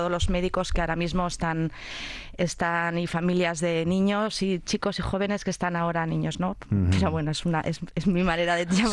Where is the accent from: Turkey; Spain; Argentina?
Spain; Valladolid, Castile and León; born there; En Valladolid se tuvo que bajar, le estaba esperando la Cruz Roja, y nací en Valladolid. Curiosamente, mi abuelo paterno era de Valladolid.